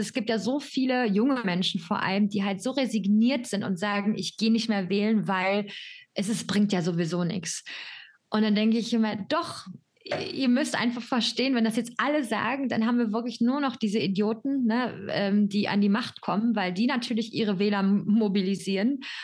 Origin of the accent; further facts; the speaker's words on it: North Rhine-Westphalia, Germany; Und ich bin halt im Ruhrgebiet aufgewachsen, also jetzt nicht unbedingt irgendwo an der Küste